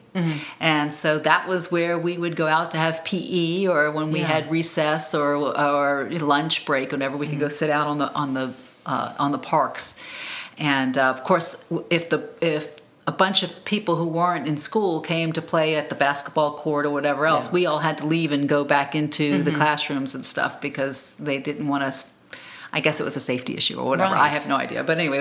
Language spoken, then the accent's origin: English; New Orleans, Louisiana, United States; I had three siblings. We grew up in Lake Vista in New Orleans. That's where our home was.